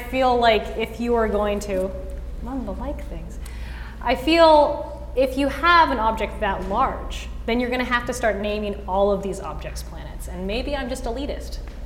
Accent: Lynden, Washington, United States; I grew up in Linden with Jordan.

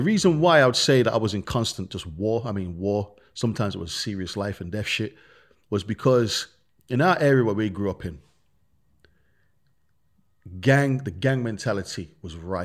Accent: Birmingham, West Midlands, United Kingdom; In Birmingham, when we grew up, like I said, man, we grew up in the ghetto. We grew up in the real slums. We grew up in Handsworth.

